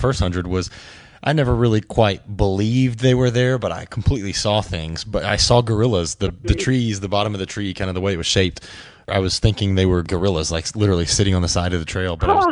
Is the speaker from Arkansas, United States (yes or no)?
yes; Arkansas, United States; We're from Arkansas, so we obviously know and like the trail that's on.